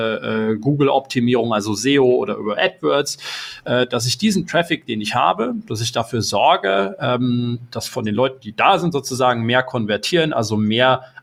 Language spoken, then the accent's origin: German; Erfurt, Thuringia, Germany; moved away as an adult; now in Berlin, Germany; Ich bin irgendwann mal in Erfurt geboren, 1987, bin da aufgewachsen, habe da irgendwann mein Abitur gemacht. Das wurde mir dann irgendwann natürlich zu langweilig, also musste ich da weg aus dem ganzen, aus der thüringischen Provinz